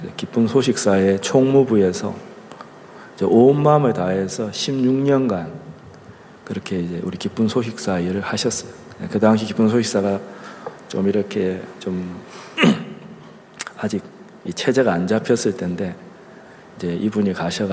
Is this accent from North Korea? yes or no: no; Daegu, South Korea; 저도 고향이 대구예요.